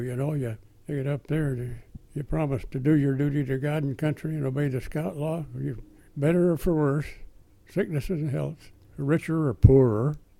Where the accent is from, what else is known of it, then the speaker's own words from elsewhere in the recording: Fresno, California, United States; where are you from? I was from Fresno. There's no water in Fresno.